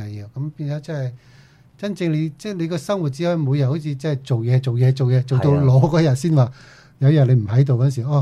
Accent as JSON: {"language": "Cantonese", "country": "China", "said": "好似同我哋中国人嗰个道德思想有啲违背咁、我哋不嬲都好注重呢啲嘢。"}